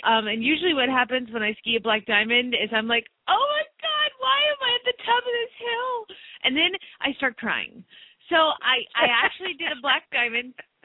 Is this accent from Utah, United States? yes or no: no; Phoenix, Arizona, United States; from Phoenix, Arizona